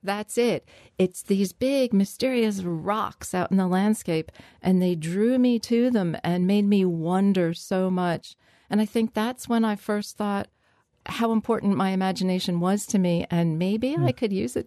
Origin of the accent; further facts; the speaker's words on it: New Jersey, United States; And I could never see any of that growing up in New Jersey because stuff was in the way.